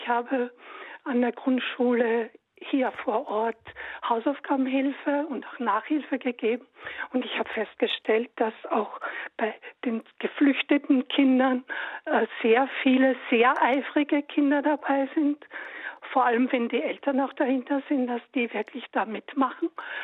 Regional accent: Austria; moved away as an adult; now in Germany; Ich bin Österreicherin und wohne seit fast 3 Jahrzehnten in Deutschland.

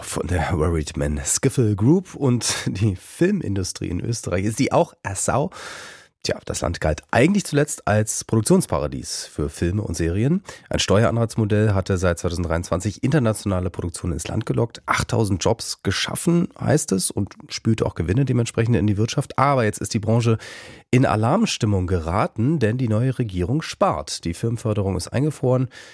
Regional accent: Berlin, Germany; passt man als Berliner wie ein Luchs auf, ob da jedes Wort stimmt oder eben nicht

